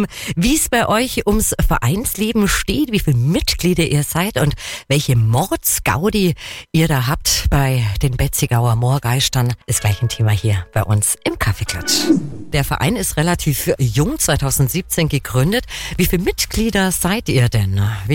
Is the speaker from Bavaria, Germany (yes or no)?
yes; Bavaria, Germany; wenn jemand den Begriff bei uns im Allgäu Herz abstauben nicht kennt, was muss man sich vorstellen? Oder wenn das so ein Norddeutscher plötzlich bei uns im Allgäu landet